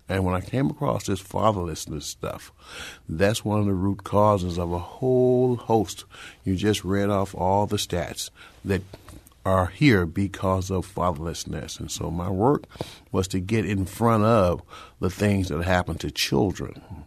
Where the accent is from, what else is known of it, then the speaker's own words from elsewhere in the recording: Rochester, New York, United States; also born or lived in Memphis, Tennessee; I was born in Memphis, Tennessee, in the 50s and the 60s with segregation. My parents did, like a lot of African Americans did, they migrated to the north, moving us to Rochester, New York.